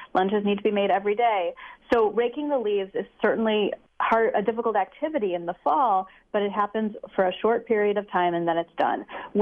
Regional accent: New York, United States; I'm a New Yorker, so I don't know

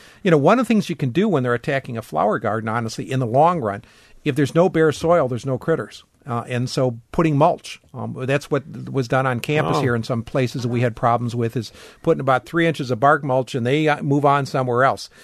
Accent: Madison, Wisconsin, United States; when I grew up in Madison and was a graduate student here

